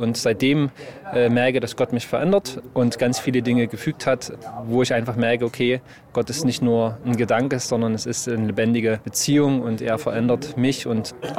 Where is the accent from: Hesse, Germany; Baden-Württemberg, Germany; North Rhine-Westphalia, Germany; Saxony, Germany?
Saxony, Germany; born or raised there